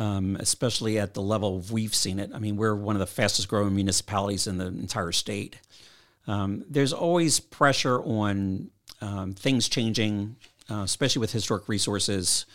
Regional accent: Philadelphia, Pennsylvania, United States; I'm originally from Philadelphia.

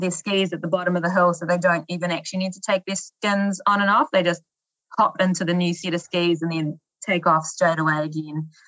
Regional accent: Dannevirke, Manawatū-Whanganui, New Zealand; In Dannevirke, which is a small town on the North Island.

